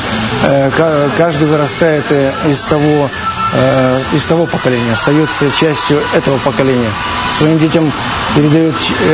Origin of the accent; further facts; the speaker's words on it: Ukraine; мы простые ребята, как говорится, с соседнего двора, с соседней страны, даже я там с Украины.